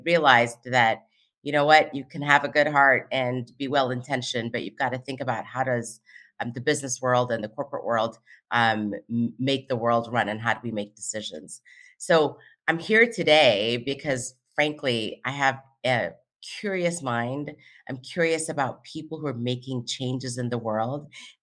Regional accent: Ethiopia; English is a second language; I'm born and raised in Ethiopia by parents who are always able to see what was possible in what seemed like impossible situation.

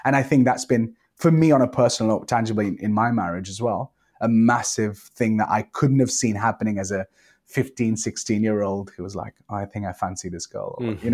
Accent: Liverpool, North West England, United Kingdom; Some of that has been massively shaped by growing up in Liverpool and like what I was exposed to, what I was around.

